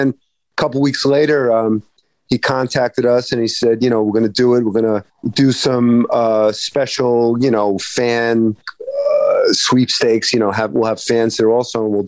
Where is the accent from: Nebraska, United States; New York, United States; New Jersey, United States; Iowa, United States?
New York, United States; Brooklyn; You know, I grew up in Brooklyn.